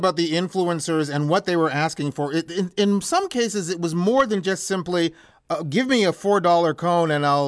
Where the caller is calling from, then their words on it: Montreal, Quebec, Canada; And I'm calling you from Montreal, Canada, which, by the way, is not too far from your dad in Albany.